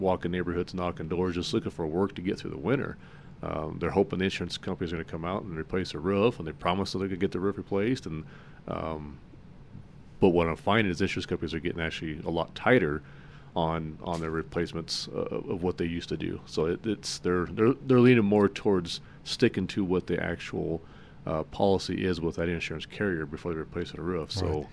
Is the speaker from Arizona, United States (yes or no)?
yes; Phoenix, Arizona, United States; now in Colorado, United States; I just recently moved to Colorado and was introduced to Hale, and I'm from Phoenix